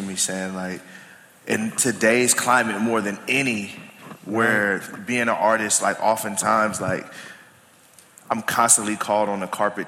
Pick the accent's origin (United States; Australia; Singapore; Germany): United States; the South; a lot of the frustrations, like growing up in the South